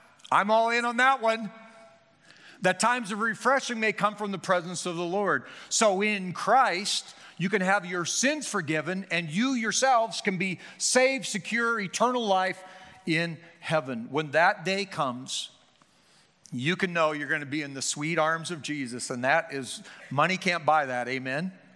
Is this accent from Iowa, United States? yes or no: yes; Carroll, Iowa, United States; Number three, my hometown, Carroll, Iowa.